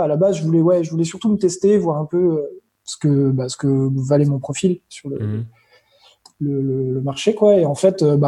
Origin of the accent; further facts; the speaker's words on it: France; now in Luxembourg; à chaque fois que je leur dis que je suis français, ben, ils switchent, comme ils peuvent.